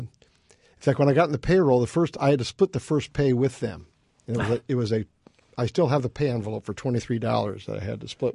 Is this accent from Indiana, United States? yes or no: yes; Hammond, Indiana, United States; My father was a firefighter. I grew up in Hammond, Indiana, and I was interested in government and politics